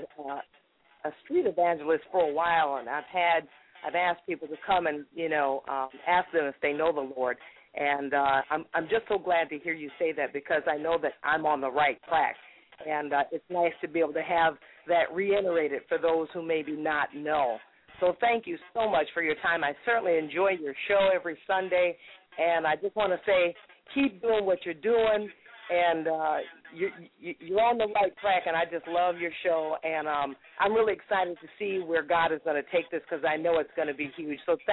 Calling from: Atlanta, Georgia, United States; I'm calling from Atlanta, Georgia.

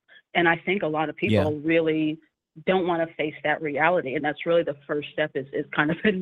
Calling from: Washington, District of Columbia, United States; I am in the Washington, D.C. metro area.

